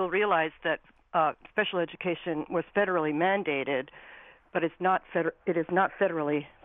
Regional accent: Finland; now in Simsbury, United States; and I'm also from Finland, which totally segregates their special needs population from the general, typically learning population.

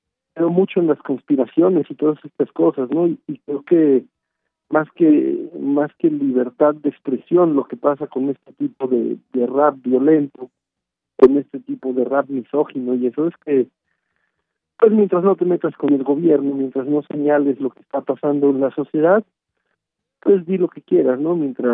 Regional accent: Mexico; Lo que está más de moda ahora en mi país, México, es eso, ¿no?

